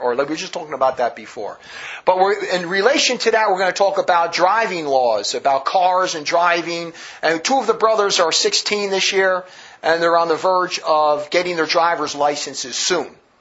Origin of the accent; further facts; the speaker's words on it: Northeast, United States; when I grew up in the Northeast, everything is fast.